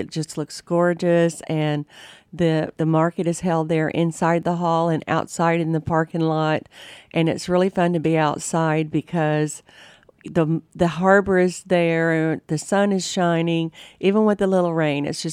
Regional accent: Panama City Beach, Florida, United States; also born or lived in Atlanta; I'm from Florida, from Panama City Beach, Florida. But my little twain comes from Atlanta. I lived there for 25 years as a career girl.

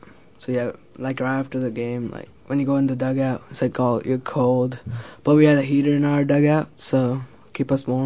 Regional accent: Pakistan; I'm from Pakistan.

